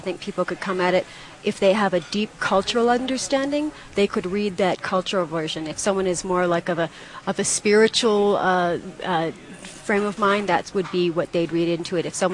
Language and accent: English; England, United Kingdom; born there; I was actually born in England because my mom was backpacking around in the 60s, and that was the place to have a baby for free.